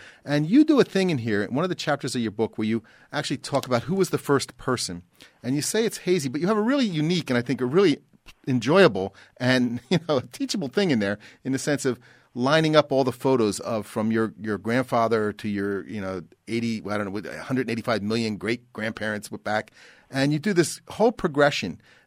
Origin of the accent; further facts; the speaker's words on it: East Coast, United States; I came from the East Coast. I never was in an earthquake.